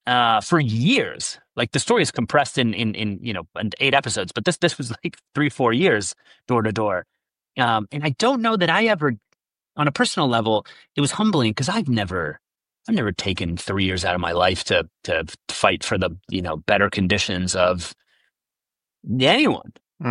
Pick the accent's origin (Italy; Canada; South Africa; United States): Italy; You know, I'm from Italy where I can think of many analogs